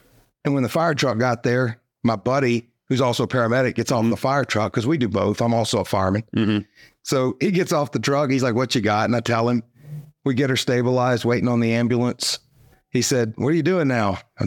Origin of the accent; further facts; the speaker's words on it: Gonzales, Louisiana, United States; I'm actually from Gonzales, Louisiana, which is between Baton Rouge and New Orleans.